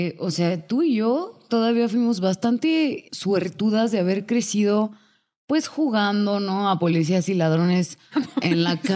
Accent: Mexico; es un poco como los mexicanos que tenemos este sentido del humor de burlarnos de nuestra propia tragedia

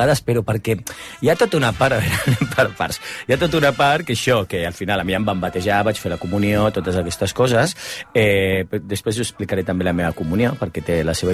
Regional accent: L'Hospitalet de Llobregat, Catalonia, Spain; jo soc d'Hospitalet, soc molt de barri

